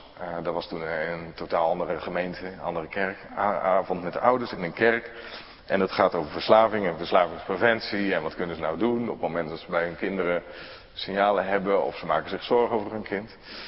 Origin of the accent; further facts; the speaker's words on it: Scherpenzeel, Gelderland, Netherlands; Ik kom hier niet vandaan. Ik kom uit Scherpenzeel. Dat is 10 kilometer van het middelpunt van Nederland.